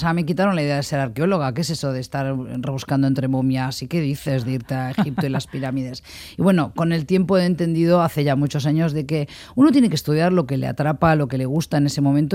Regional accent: Basque Country, Spain; moved away as an adult; Euskadi, eso es cierto. Pero bueno, yo quería estudiar otro idioma, sabía inglés ya bastante bien, me fui de Euskadi con un proficiency, el francés no lo había estudiado todavía

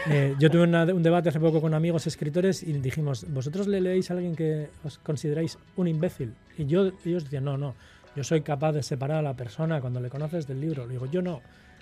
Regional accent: Lezama, Basque Country, Spain; Yo soy de Lezama.

